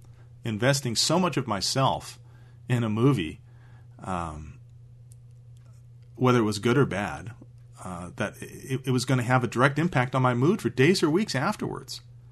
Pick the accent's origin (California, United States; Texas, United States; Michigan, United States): California, United States; Los Angeles; Now, I've never been struck by fame. I grew up in Los Angeles.